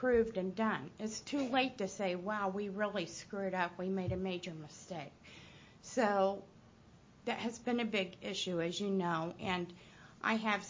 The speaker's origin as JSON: {"language": "English", "region": "Missouri", "country": "United States", "tie": "born or raised there", "said": "I am a country girl. I grew up here in Taney County, and I have always been a farm girl."}